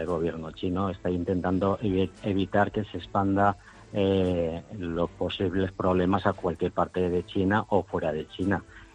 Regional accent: Valencia, Valencian Community, Spain; y yo soy valenciano

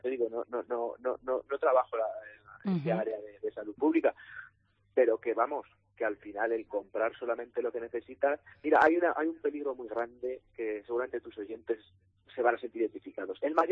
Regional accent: Castilla-La Mancha, Spain; now in Madrid, Spain; yo es que me tira la raíz, soy manchego.

